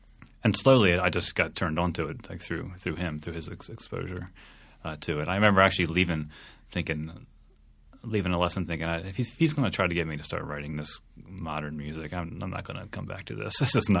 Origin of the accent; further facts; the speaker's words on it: Westminster, Maryland, United States; I grew up in Westminster, Maryland